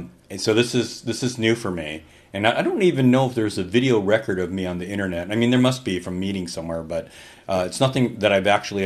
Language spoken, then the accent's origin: English; California, United States; also born or lived in England / Baltimore; Well, I'm a Southern Californian, and I grew up in Southern California, spent most of my life there.